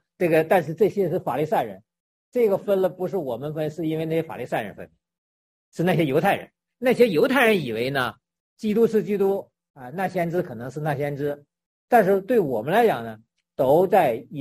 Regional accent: China; 我们中国人愿意，这个东北人愿意说

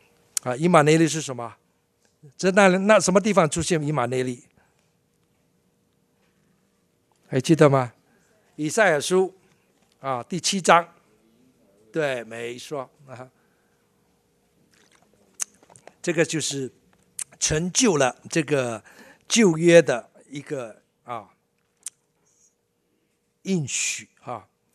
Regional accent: Malaysia; 我是中国人，就是我是华人，就是哈是马来西亚这个的这个长大的华人，但是我还是会讲中文哈，所以说我的这个文化背景还是比较偏向华人

